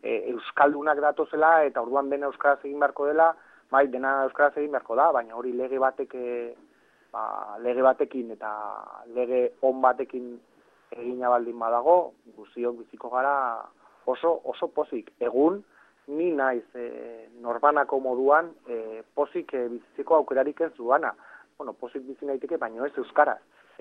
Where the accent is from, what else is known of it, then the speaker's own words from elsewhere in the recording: Basque Country, Spain; nire kasuan ni euskalduna naiz eta nik egin behar dut euskaraz.